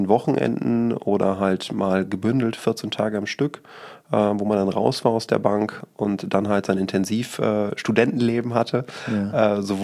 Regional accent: Rodde, North Rhine-Westphalia, Germany; now in Düsseldorf, Germany; Ich bin gebürtiger Münsterländer, komme ursprünglich aus Rodde, das ist ein kleines Dorf bei Rheine und gehört zum Münsterland und bin aber jetzt seit... zum 1.9. diesen Jahres bin ich 9 Jahre in Düsseldorf.

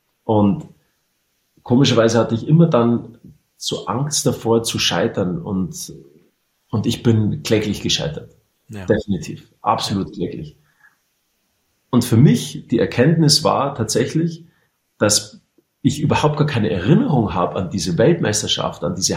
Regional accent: Garmisch-Partenkirchen, Bavaria, Germany; Ich, in meiner Heimat Garmisch-Partenkirchen, ich habe nicht mal zu Hause geschlafen

